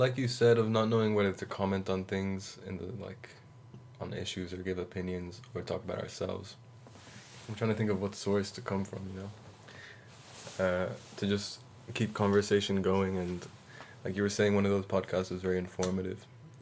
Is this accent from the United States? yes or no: no; Ireland; first language Spanish; English is a second language; also born or lived in Honduras / Malawi; Yeah, I wasn't born in Ireland. I was born in Honduras. And I only spoke Spanish till I was 2.